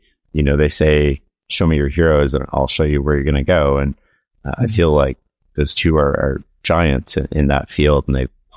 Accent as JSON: {"language": "English", "country": "Canada", "said": "I being a Canadian"}